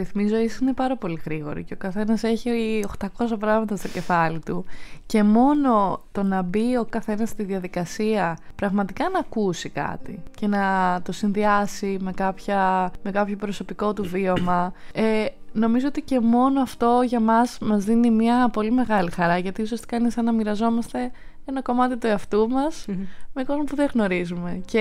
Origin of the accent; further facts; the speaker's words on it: Kavala, Eastern Macedonia and Thrace, Greece; Εγώ είμαι από Καβάλα.